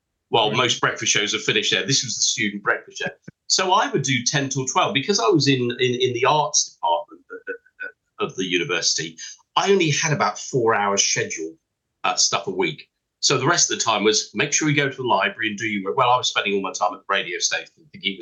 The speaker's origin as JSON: {"language": "English", "town": "Taunton", "region": "South West England", "country": "United Kingdom", "tie": "born or raised there", "said": "And in fact, I grew up in Taunton in Somerset. I was a Somerset boy."}